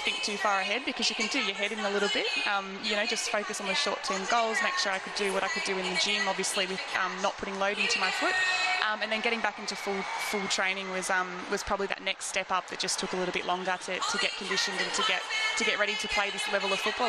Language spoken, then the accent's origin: English; Geelong, Victoria, Australia; growing up in Geelong and now being able to represent Geelong, it's absolutely unreal.